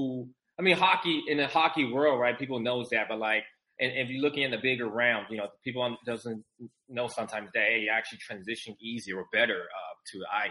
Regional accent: San Francisco, California, United States; also born or lived in Taiwan; My family and I immigrated from Taiwan, you know. So we grew up in California, San Francisco, Bay Area.

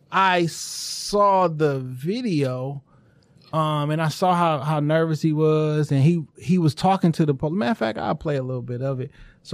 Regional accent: California, United States; I'm from California.

